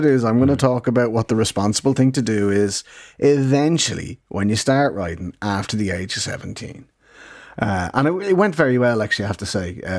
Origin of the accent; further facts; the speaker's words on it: Ireland; don't ask me, I'm an Irish teacher, like, you know, I was at the time